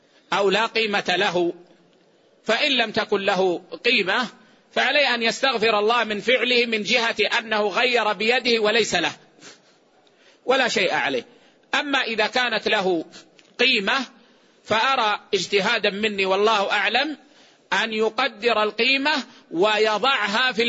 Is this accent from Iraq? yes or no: no; Saudi Arabia; مثلا عندنا في السعودية هنا يذهب إلى مدير الفرع